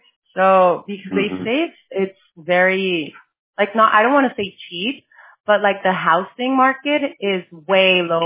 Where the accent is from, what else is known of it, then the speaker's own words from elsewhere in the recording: San Diego, California, United States; I am from San Diego.